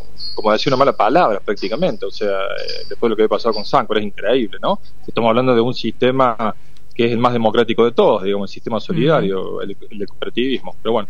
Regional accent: Córdoba, Argentina; nosotros venimos de una zona, o los que somos del interior de Córdoba, del noreste, una cuenca lechera importantísima, la más importante a nivel nacional seguramente, bueno, y todos hemos nacido, digamos, al calor de lo que fue Sancor

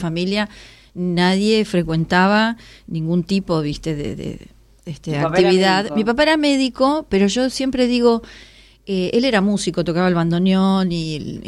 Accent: Rosario, Santa Fe, Argentina; now in Buenos Aires, Argentina; vendí mi casa de Rosario y me vine para Buenos Aires. Y eso fue el año 94.

